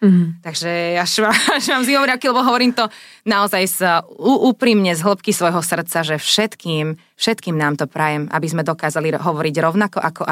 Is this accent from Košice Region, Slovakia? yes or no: no; Dolné Lovčice, Trnava Region, Slovakia; ako malé dievčatko v kostole u nás doma v Dolných Lovčiciach pri Trnave, kde som vyrastala, to je len 700 obyvateľov, všetci sme sa tam poznali.